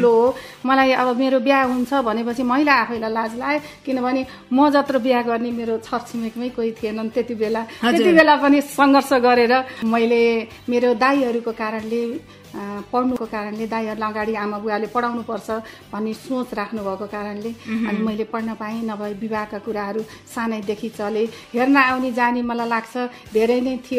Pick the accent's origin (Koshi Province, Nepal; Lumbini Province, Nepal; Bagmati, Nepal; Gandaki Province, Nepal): Lumbini Province, Nepal; born there; म अर्घाखाँचीमै जन्मेँ